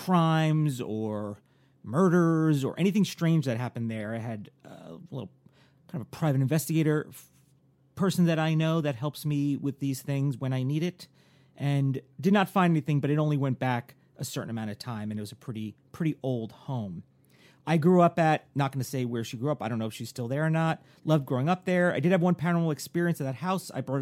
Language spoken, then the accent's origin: English; Maywood, United States; Well, how surprised I was to be listening to your current episode and hear Maywood. I grew up in Maywood.